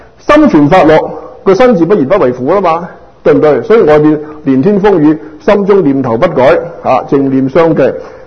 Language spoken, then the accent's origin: Cantonese; Guangdong, China; 我係廣東人講緊廣東人嘅事